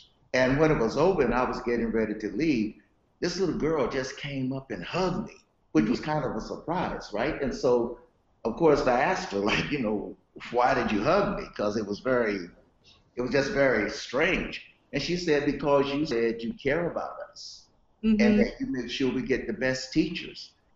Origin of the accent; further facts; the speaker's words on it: North Carolina, United States; I grew up in North Carolina.